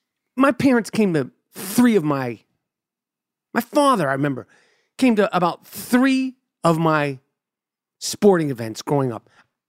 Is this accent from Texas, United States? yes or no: no; New York City, New York, United States; See, I grew up in New York City. You get to the game on your own.